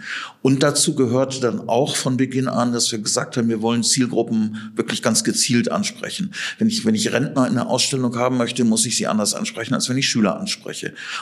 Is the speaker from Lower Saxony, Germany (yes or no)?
yes; Oldenburg, Lower Saxony, Germany; Ich bin gebürtiger Oldenburger, habe den großen Teil meines Lebens hier auch verbracht